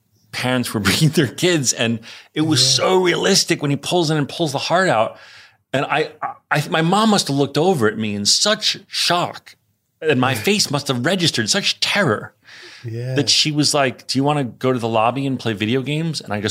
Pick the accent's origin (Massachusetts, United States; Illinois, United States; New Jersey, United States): New Jersey, United States; So I grew up in North Jersey, about 45 minutes outside of Manhattan